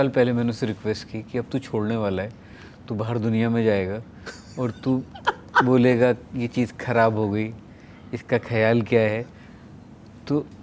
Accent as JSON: {"language": "Hindi", "region": "Uttar Pradesh", "country": "India", "said": "मैं यूपी से हूँ"}